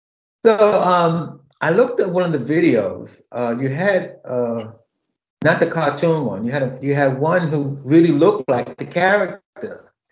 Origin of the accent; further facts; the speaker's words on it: New York City, New York, United States; Well, I grew up in New York City.